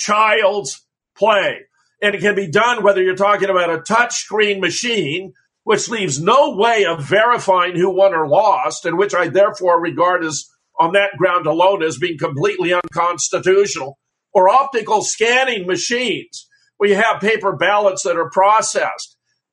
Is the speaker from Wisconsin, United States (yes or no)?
yes; Wisconsin, United States; the election is going to be stolen tomorrow right here in Wisconsin, my home state, to benefit either Cruz or Kasich